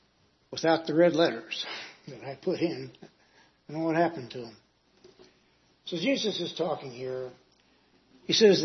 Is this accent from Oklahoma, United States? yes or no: no; Missouri, United States; That said, I'm from the Show Me State, so I like to be shown or to show visually. So I do not know if it is the water we drink growing up